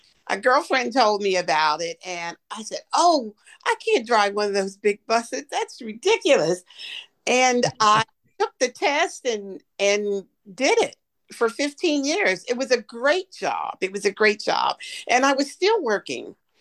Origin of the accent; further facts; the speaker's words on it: Fredericktown, Pennsylvania, United States; Well, I'm a Pennsylvanian. I was raised in outside of Pittsburgh, Pennsylvania, in a little town called Fredericktown.